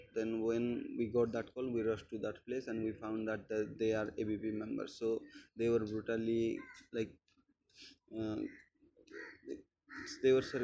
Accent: Koraput, Odisha, India; now in Delhi, India; I'm from Odisha, so Odisha, south part of Odisha, that is the Koraput district. My hometown is Koraput district of Odisha. So I belong from that place. So my graduation and till my graduation, my academic career was there in Odisha. So after that, I came to JNU in MA

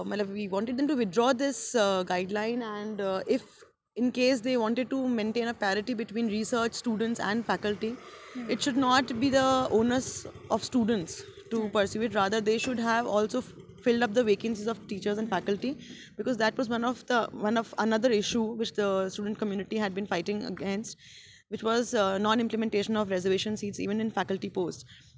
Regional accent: Rajasthan, India; I am in PhD last year, or rather last semester. I come from Rajasthan and I joined JNU in 2009, Masters.

